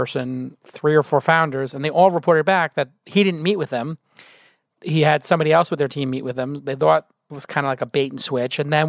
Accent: New York, United States; I grew up in New York.

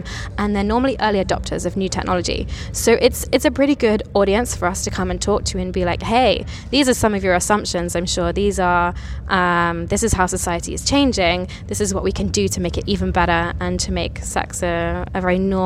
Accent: London, United Kingdom; I'm from London.

